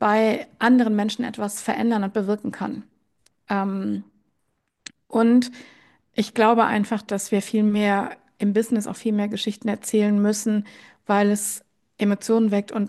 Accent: North Rhine-Westphalia, Germany; meiner Heimatregion östlich von Köln

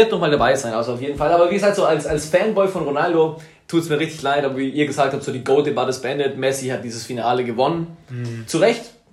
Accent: Ecuador; Ich war in Ecuador, ich komme aus Ecuador.

